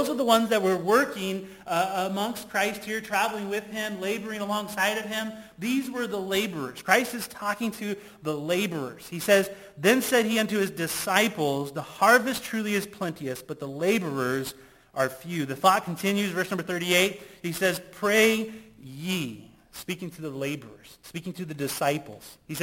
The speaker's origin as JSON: {"language": "English", "region": "Colorado", "country": "United States", "tie": "born or raised there", "said": "My family was reached through a church in Colorado. I was born and raised in Colorado. I'm the youngest of seven kids."}